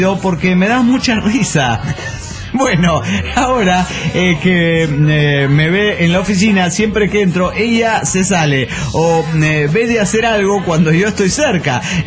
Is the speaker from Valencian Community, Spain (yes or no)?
no; Granollers, Catalonia, Spain; Relevante es que yo ya no vivo en mi ciudad natal, que es Granollers. Y usted me identifica con Granollers … Pero no, soy de Vigas ahora. Ahora desde hace algo más de un año vivo en un pueblo cercano llamado Vigas, o Vigues en catalán.